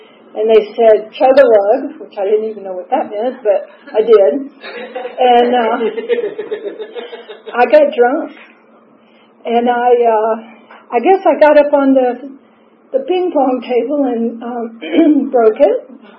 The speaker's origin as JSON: {"language": "English", "town": "Atlanta", "region": "Georgia", "country": "United States", "tie": "born or raised there", "said": "I grew up in Atlanta and I lived for my family was Southern Baptist."}